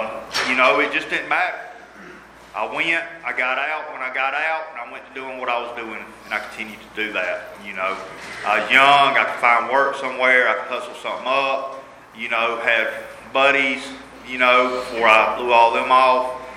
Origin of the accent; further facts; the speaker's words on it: Athens, Georgia, United States; I grew up in the country. I didn't know nothing about little city, and I mean, I'm from Athens. It ain't no big city.